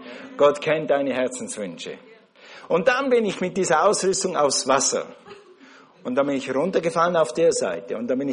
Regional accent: Switzerland; Wisst ihr, wir sind in der Schweiz groß geworden. In der Schweiz ist alles so.

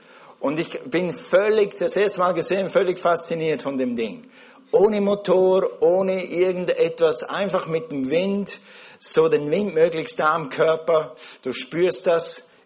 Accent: Switzerland; Wisst ihr, wir sind in der Schweiz groß geworden. In der Schweiz ist alles so.

